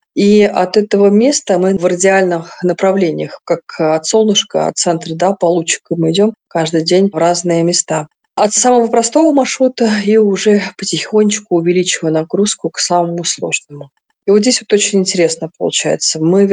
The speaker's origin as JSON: {"language": "Russian", "region": "Moscow", "country": "Russia", "lives_now": "Dagestan, Russia", "said": "Вообще сама я москвичка, но вот как 7 лет уже я живу здесь, в Дагестане."}